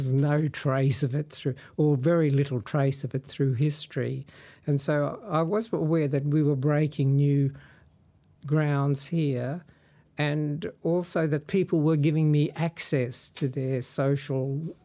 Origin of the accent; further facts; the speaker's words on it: Dimbula, Queensland, Australia; also born or lived in Mareeba; I was born in Mareeba on the Atherton Tableland, 19th of November 1943. But I grew up in Dimbula, which was where we lived, which was a nearby smaller town.